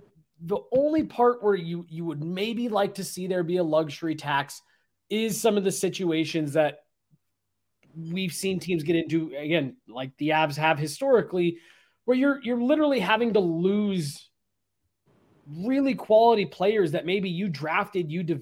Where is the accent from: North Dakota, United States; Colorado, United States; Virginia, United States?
Colorado, United States; Denver; it was great being a kid growing up in Denver